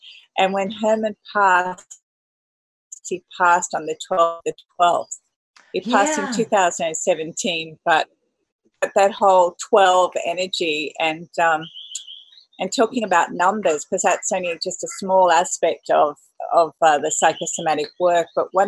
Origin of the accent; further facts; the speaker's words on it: Australia; And and speaking as an Australian, it is phenomenal the global outpouring that's come to us